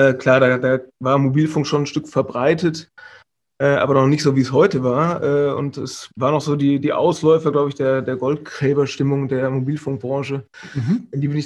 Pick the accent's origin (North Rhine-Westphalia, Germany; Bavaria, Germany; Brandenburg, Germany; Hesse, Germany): Hesse, Germany; Also ich komme aus dem Vordertaunus, also südlich von von Frankfurt, aus dem Hessischen. Habe dann studiert in Karlsruhe Wirtschaftsingenieurwesen.